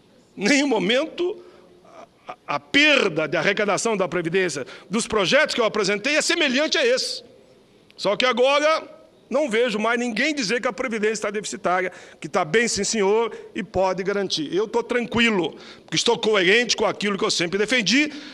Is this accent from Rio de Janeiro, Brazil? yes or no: no; Caxias do Sul, Rio Grande do Sul, Brazil; lá na minha cidade natal e também do senador Simon para que vá uma extensão da Universidade Federal do Rio Grande do Sul para Caxias